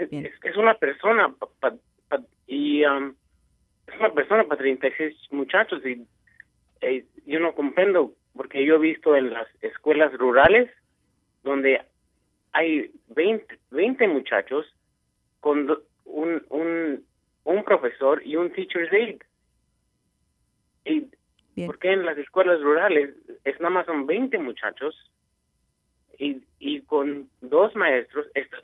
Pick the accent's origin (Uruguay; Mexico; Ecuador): Mexico; yo vengo de México, no tengo matemáticas